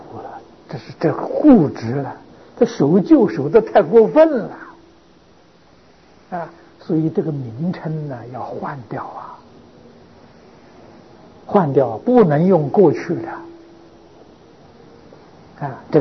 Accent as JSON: {"language": "Chinese", "country": "China", "said": "就像我们中国人供祖先牌位，不忘记祖先"}